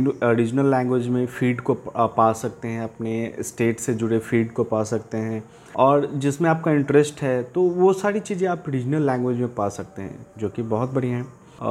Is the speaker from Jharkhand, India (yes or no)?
no; Bihar, India; जैसा कि आपको पता होगा कि अभी बिहार के इलेक्शंस हैं और मैं बिहार से हूँ